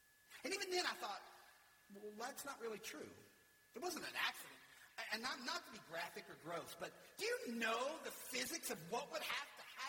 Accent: Louisiana, United States; I grew up in Louisiana in a trailer park

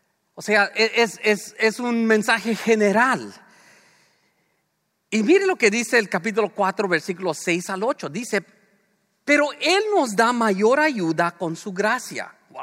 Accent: Los Angeles, California, United States; born there; es bueno que usted entienda un poco más de dónde viene el … Viene de Los Ángeles, California. Nací en Los Ángeles, California. Una ciudad inmensamente grande, con una población muy diversa.

